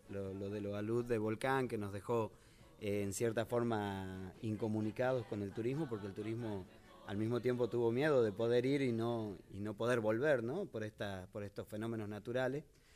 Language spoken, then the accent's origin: Spanish; Humahuaca, Jujuy, Argentina; soy Jujuy, pero... nacido en Humahuaca, nacido, malcriado y criado ahí en ese pueblo. He tenido la suerte de vivir hasta mis 22 años, así que he tenido mucho tiempo de transcurrir en ese pueblo